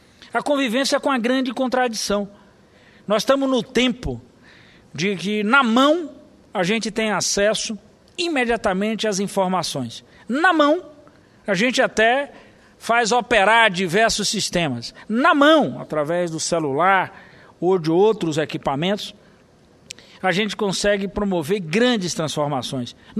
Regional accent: Bahia, Brazil; algo que eu discutia essa semana lá no meu estado

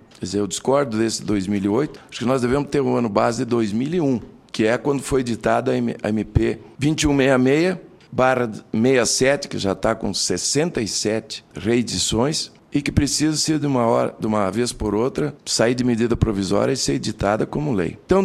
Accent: Mato Grosso, Brazil; eu venho do estado do Mato Grosso, onde eu atuo na área de produção agropecuária.

